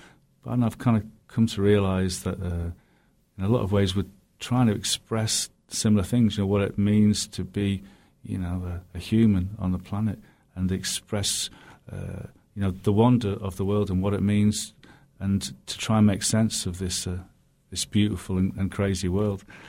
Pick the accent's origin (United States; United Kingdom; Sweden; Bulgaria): United Kingdom; Birmingham, West Midlands; also born or lived in Nottingham; When I was a child, I lived in a large estate in the centre of England, in Birmingham, and then we moved as a family to Cumbria, to the north of England, to the Lake District.